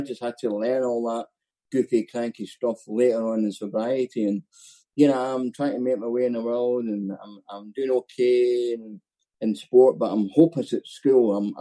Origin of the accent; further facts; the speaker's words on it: Scotland, United Kingdom; accent: Scottish; so hopefully you can tolerate my Scottish accent.